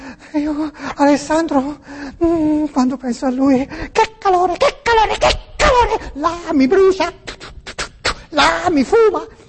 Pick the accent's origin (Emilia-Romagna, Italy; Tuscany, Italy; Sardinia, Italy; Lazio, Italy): Tuscany, Italy; moved away; di origine siamo toscani, sentirà che si parla così, no? Però si abita nel vostro paese qui.